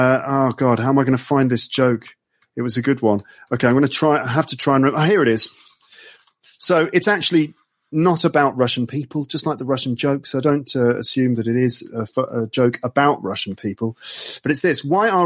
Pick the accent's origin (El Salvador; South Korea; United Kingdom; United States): United Kingdom; England; I'm drinking English breakfast tea, or what we just call tea in England, with milk, of course.